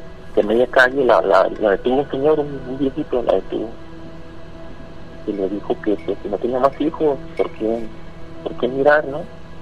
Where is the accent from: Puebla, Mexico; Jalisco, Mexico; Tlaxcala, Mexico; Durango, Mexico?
Jalisco, Mexico; Guadalajara; moved away; Desde que me vine de Guadalajara me encomendé demasiado a Dios.